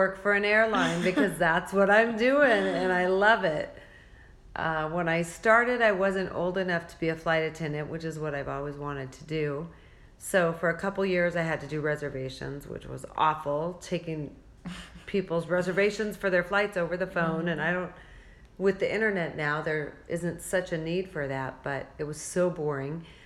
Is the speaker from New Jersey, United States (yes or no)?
no; Spearfish, South Dakota, United States; also born or lived in Wall; I grew up in South Dakota, and I spent, until I was in fourth grade, a little town called Wall, which had 1,000 people. And then my fourth grade year, we moved to Spearfish